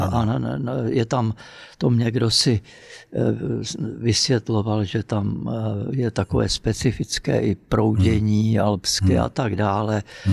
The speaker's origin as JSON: {"language": "Czech", "region": "Prague", "country": "Czechia", "said": "protože jsem Pražák, to nesmím jako zapírat"}